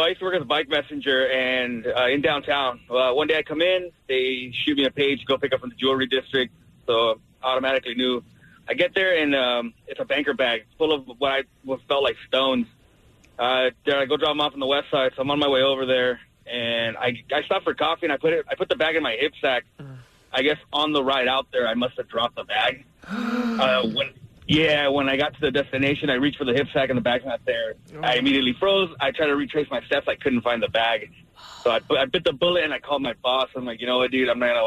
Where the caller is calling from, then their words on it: Bahamas; Well, I don't know if you guys can tell, but I'm calling from the Bahamas right now.